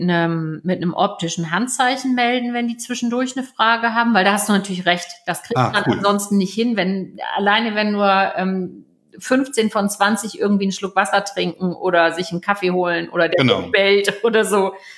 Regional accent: Hamburg, Germany; habe dann in Hamburg ganz viele verschiedene Jobs gemacht. Also eigentlich bin ich Hamburgerin. Ich weiß nicht, ob man es ab und an noch hört. Manche Leute sagen, man hört's, insbesondere wenn ich mal ein Wochenende oben war.

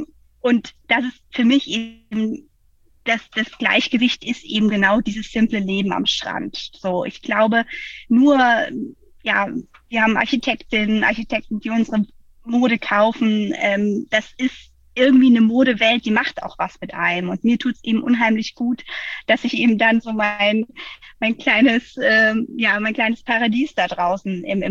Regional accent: Freiburg, Baden-Württemberg, Germany; now in Hamburg, Germany; ich komme ursprünglich aus Freiburg und irgendwie hat es mich in die große Stadt gezogen.

